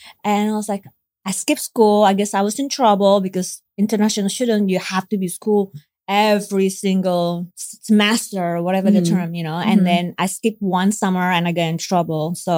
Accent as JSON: {"language": "English", "town": "Balikpapan", "region": "East Kalimantan", "country": "Indonesia", "tie": "born or raised there", "second_language": "English", "said": "I grew up in Indonesia, a little town called Balikpapan by Borneo, in that mm-hmm. like border, I guess you can call that. So it is Indonesia."}